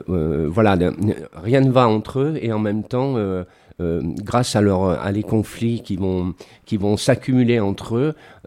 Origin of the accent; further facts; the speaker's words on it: Échirolles, Auvergne-Rhône-Alpes, France; Alors figurez-vous que je suis né à Échirolles et qu'à Échirolles, il y avait un cinéma qui était à 300-400 mètres de chez nous